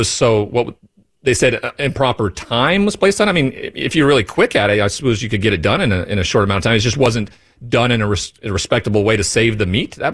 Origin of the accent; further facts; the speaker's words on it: Montana, United States; Growing up in Montana, I've killed my share of deer and elk.